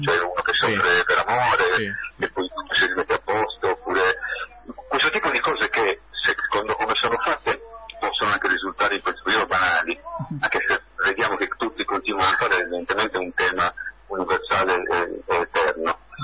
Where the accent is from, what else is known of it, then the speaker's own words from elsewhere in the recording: Sardinia, Italy; E anche noi siamo sardi